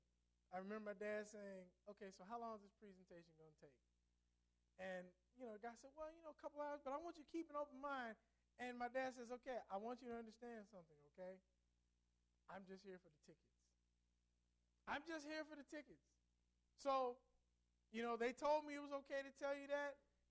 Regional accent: Ohio, United States; The important thing is BB, he and I grew up together in Ohio.

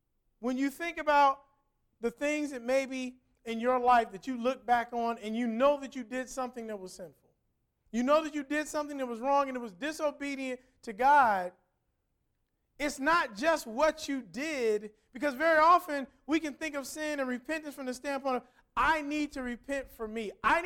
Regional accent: Cincinnati, Ohio, United States; Now, I'm from Cincinnati, and in Cincinnati, they do a really big fireworks display on the 4th of July

